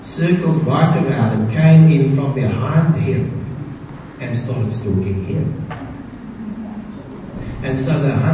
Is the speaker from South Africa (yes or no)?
yes; Randburg, Gauteng, South Africa; And I grew up in Randburg, and every December holiday we would spend at that house in Kerbstadt.